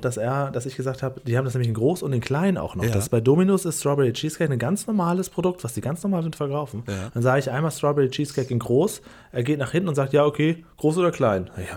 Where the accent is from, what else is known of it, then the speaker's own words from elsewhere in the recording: Hemmoor, Lower Saxony, Germany; Aus Hemmoor, wo ich aufgewachsen bin, da hat das 40 Pfennig gekostet.